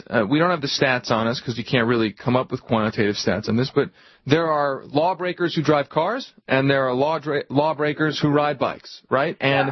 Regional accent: Philadelphia, Pennsylvania, United States; Look, man, I grew up in Philadelphia. Philadelphia is known as the home of road rage.

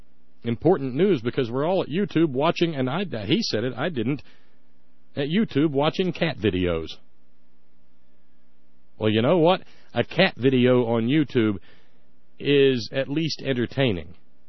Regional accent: the South, United States; Now, as a Southerner, it is my duty to remind you

